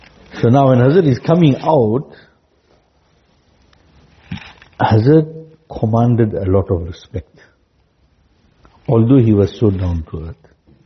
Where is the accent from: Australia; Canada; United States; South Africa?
South Africa; Now you think, oh, this fellow knows I'm from South Africa.